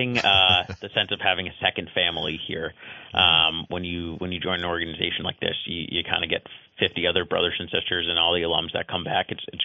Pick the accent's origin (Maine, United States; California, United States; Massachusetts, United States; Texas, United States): Massachusetts, United States; Wilmington; Wilmington, Massachusetts.